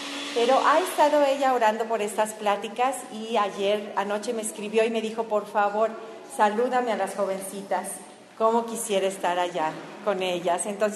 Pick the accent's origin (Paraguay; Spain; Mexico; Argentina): Mexico; Celaya, Guanajuato; Sus papás estaban en la ciudad donde yo crecí, en Celaya, Guanajuato.